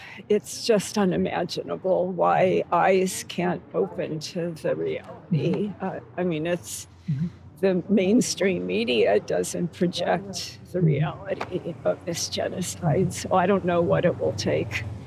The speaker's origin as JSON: {"language": "English", "town": "Washington", "region": "District of Columbia", "country": "United States", "said": "I'm from Washington, D.C."}